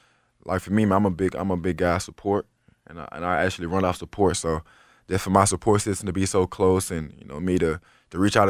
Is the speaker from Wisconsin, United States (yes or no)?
no; Memphis, Tennessee, United States; You know, even though I was born and raised in Memphis, he was looked at as the typical Memphis guy from Walker Homes.